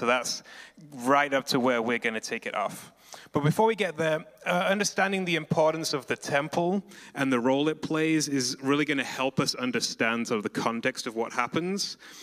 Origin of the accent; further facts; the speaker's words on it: United Kingdom; I am the dark hair, glasses, and I'm British.